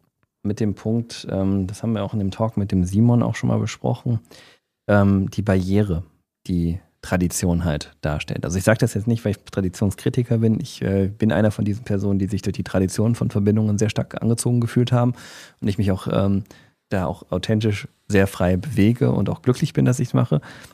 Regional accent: Düsseldorf, North Rhine-Westphalia, Germany; wir beide sind ja im Düsseldorfer Norden, beziehungsweise ein bisschen in der Stadtmitte aufgewachsen.

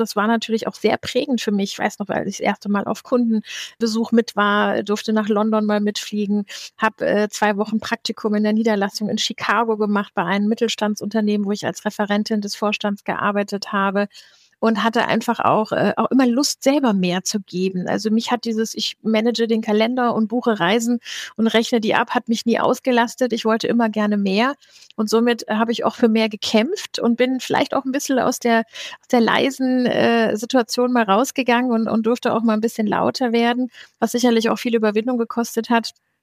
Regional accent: Hesse, Germany; Ich bin eine geborene Hessin, komme aus dem Frankfurter Raum, 46 Jahre alt.

